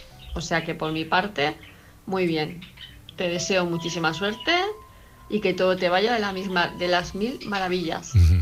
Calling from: Palma de Mallorca, Balearic Islands, Spain; de Palma de Mallorca

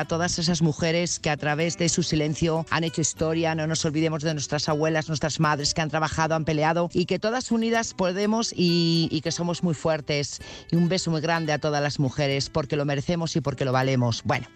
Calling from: Burgos, Castile and León, Spain; Hola, buenas noches … corresponsal de Burgos.

